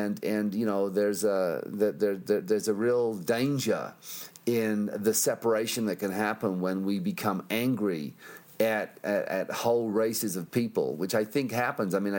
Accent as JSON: {"language": "English", "region": "England", "country": "United Kingdom", "tie": "born or raised there", "said": "growing up in England, where there really wasn't, police didn't even carry guns when I was growing up."}